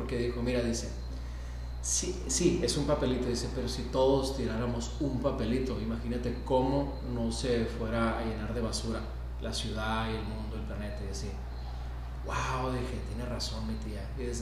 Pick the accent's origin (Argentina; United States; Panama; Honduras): United States; crecí en otro ambiente, en realidad, ¿no? Otra cultura, que incluso allá también, de donde yo nací y crecí, que es allá en Estados Unidos.